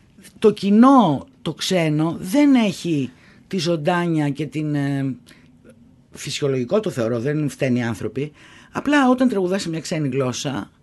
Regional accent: Greece; Καλή εμπειρία θα έλεγα ότι είναι, όμως εμένα ο τόπος μου είναι η Ελλάδα.

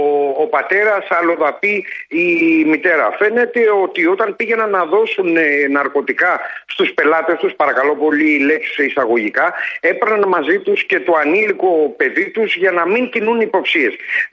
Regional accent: Patras, Western Greece, Greece; στην πατρίδα μου, στην Πάτρα, στην περιοχή Σύνορα

